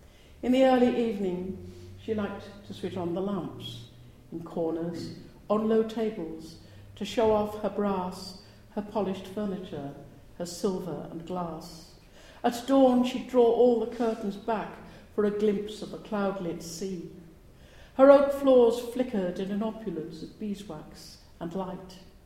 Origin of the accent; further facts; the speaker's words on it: Barry, Wales, United Kingdom; also born or lived in Cardiff; when I was born in Cardiff, but then went to live in Barry, which is notorious these days because of Gavin and Stacey. We lived by the lake, called Mount Lake, in Barry